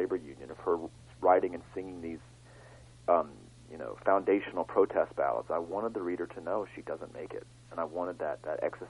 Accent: North Carolina, United States; You know, I grew up in North Carolina in the western part of the state, and I went to graduate school in Louisiana in 2003, and I found myself really, really homesick.

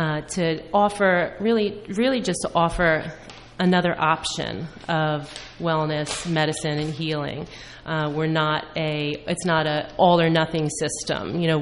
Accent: New Jersey, United States; But I was raised in Hunterdon County. I'm raising three children in Hunterdon County right now, and I went to Hunterdon Central High School many, many moons ago.

